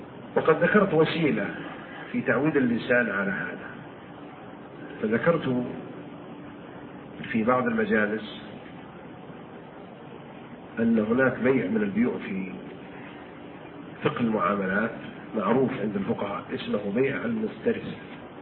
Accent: Saudi Arabia; وهو شيخ القراء فيما أعلم عندنا في المملكة العربية السعودية

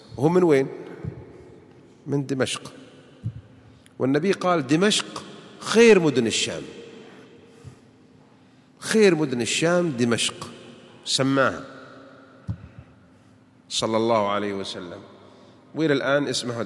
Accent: Saudi Arabia; عندنا في السعودية

